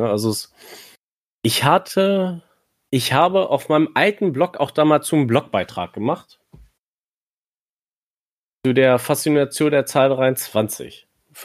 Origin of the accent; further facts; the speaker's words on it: Lower Saxony, Germany; ich komme aus der Nähe von Hannover.